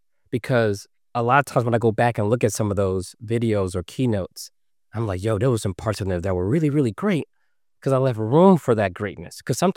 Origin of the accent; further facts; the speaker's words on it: Atlanta, Georgia, United States; I remember when I used to live in Atlanta, and I'm from Atlanta, where I'm from, and grew up